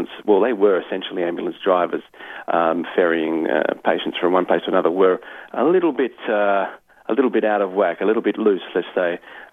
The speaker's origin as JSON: {"language": "English", "country": "Australia", "said": "being Australian, we don't really have private ambulance services down here"}